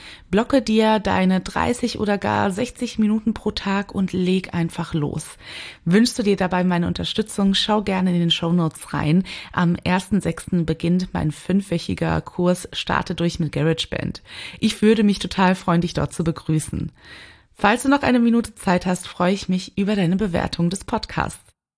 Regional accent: Cologne, North Rhine-Westphalia, Germany; Ich han keine Zick, würde ich als Kölnerin sagen

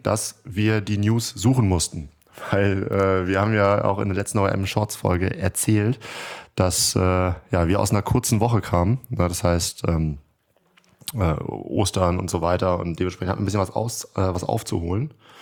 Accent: Northern Germany, Germany; Ich als Norddeutscher kennen wir natürlich Wandern nicht so richtig.

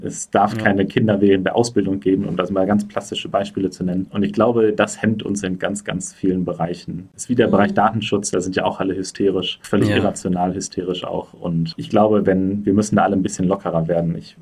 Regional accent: Germany; Ich darf das vielleicht als Deutscher auch sagen. die ganze Familie ist bei mir alles irgendwie deutsch.

